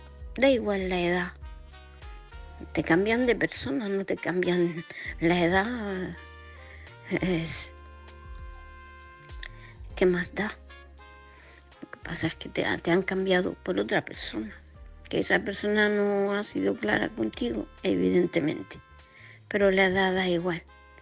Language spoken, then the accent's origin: Spanish; Murcia, Region of Murcia, Spain; de Murcia. Mi mensaje es para